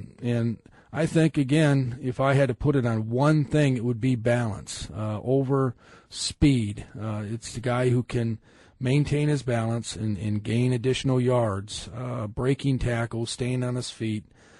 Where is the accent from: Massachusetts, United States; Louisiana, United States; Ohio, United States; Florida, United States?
Ohio, United States; myself growing up in Ohio